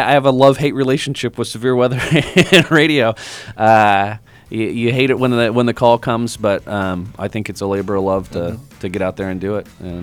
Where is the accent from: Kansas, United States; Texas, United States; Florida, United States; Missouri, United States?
Kansas, United States; Hutchinson; So I'm originally from the Hutchison area, and I remember the Heston tornado.